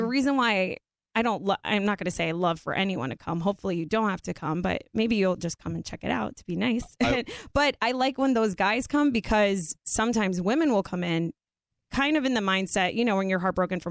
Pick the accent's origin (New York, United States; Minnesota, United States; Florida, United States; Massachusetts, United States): Florida, United States; because I was just from South Florida, where, you grow up in your group of friends, your environment.